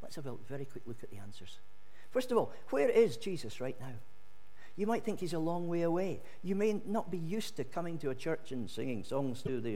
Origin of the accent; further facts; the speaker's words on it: Scotland, United Kingdom; I can only take so much of that as a Scotsman.